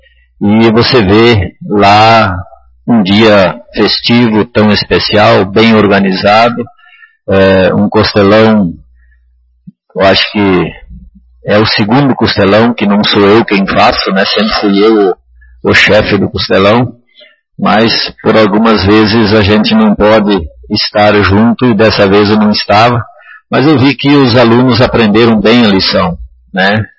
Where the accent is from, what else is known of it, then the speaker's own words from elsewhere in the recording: Rio Grande do Sul, Brazil; eu que sou gaúcho, e que pude botar minha bombacha, minha pilcha